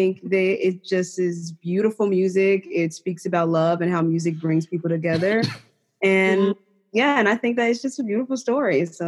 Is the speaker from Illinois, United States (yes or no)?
yes; Chicago, Illinois, United States; No, I'm from Chicago. Chi-town.